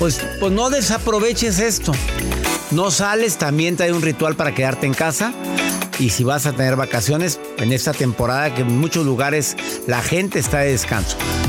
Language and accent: Spanish; Mexico; En mi país, México, la Encuesta Nacional de Salud señala que 12.400.000 personas padecen diabetes